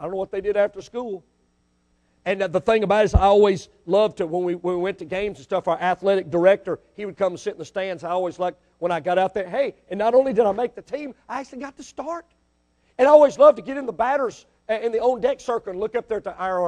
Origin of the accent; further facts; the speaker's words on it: Jackson, Mississippi, United States; also born or lived in Greenville; When I was a junior in high school, we moved from Jackson, Mississippi, up to Greenville, Mississippi, right on the Mississippi River.